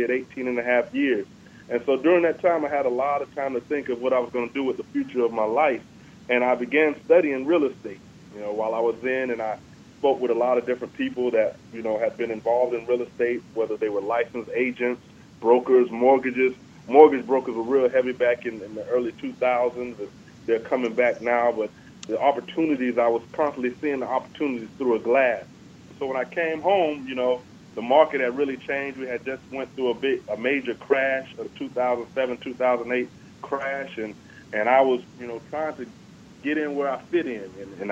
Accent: Jacksonville, Florida, United States; As a teenager, I grew up here in Jacksonville, Florida, the Sunshine State.

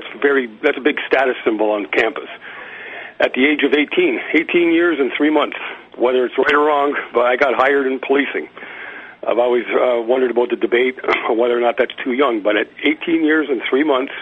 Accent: Canada; I'm from Canada.

